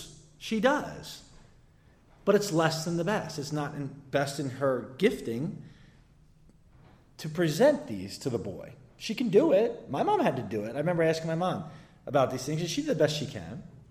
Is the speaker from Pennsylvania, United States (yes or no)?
yes; Philadelphia, Pennsylvania, United States; I'm from Philadelphia. So the Philadelphia Eagles won the Super Bowl last year.